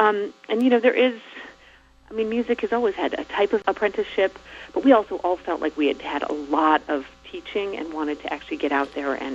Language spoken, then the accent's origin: English; Maryland, United States; So we have an East Coaster. I grew up in Maryland.